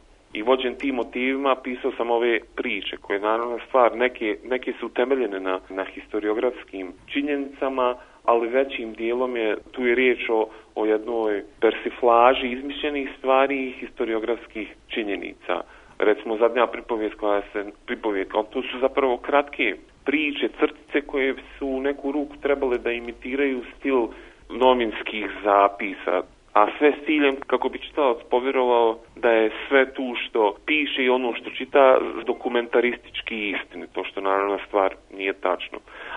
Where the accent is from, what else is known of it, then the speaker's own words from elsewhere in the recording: Zenica, Federation of Bosnia and Herzegovina, Bosnia & Herzegovina; pošto ja sam lično rođen u Zenci, to je moj rodni grad